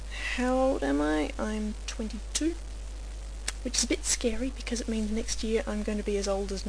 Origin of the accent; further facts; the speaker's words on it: South Australia, Australia; I still live in the same house that I was brought up in the Adelaide Hills in South Australia, in the Southern Hemisphere.